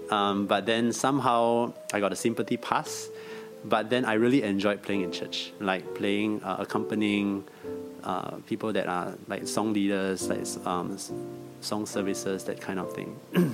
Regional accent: Singapore; Because usually, like, I'm a Singaporean. So in Singapore, when you finish your O levels, that's like 16, 17.

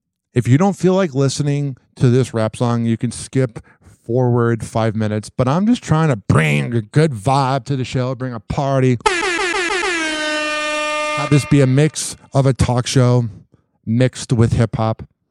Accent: Chicago, Illinois, United States; And I'm from Chicago, so I have some memories, of Kobe Bryant

